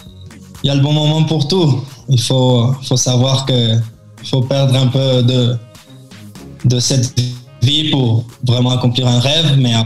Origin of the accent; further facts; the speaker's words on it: France; born there; Comme je suis né en France, je suis pas étranger pour jouer